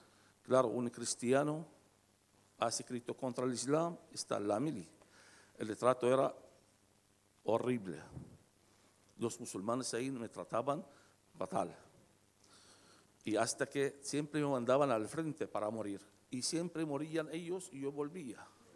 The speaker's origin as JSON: {"language": "Spanish", "town": "Basra", "region": "Basra Governorate", "country": "Iraq", "moved": "yes", "said": "Y yo tuve que abandonar mi ciudad, Basora. Me fui al norte de Irak, en mi pueblo, Al-Kos, que es el pueblo del profeta Nahom."}